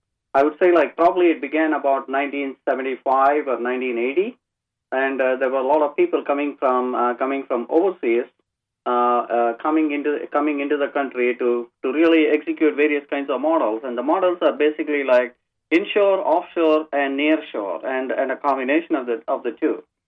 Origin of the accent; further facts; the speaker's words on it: India; now in United States; I'm from India, and I basically came to this country about in the early 1980s.